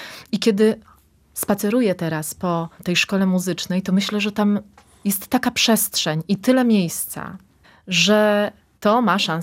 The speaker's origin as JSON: {"language": "Polish", "town": "Kraków", "region": "Lesser Poland", "country": "Poland", "moved": "yes", "lives_now": "Żagań, Poland", "said": "Zwłaszcza, że pochodzę z Krakowa i wiesz, długo mi zajęło, bo właściwie 20 lat mieszkam tutaj w województwie lubuskim"}